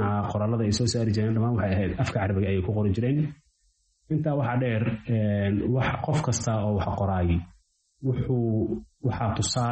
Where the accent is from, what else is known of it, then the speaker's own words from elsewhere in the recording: Bosaso, Bari, Somalia; also born or lived in Mogadishu; anigu waxaan ku dhashay Muqdisho bilowgii 80-meeyadii. Waxaan dugsi hoose dhexe iyo sareba aan ku bartay magaalada Boosaaso.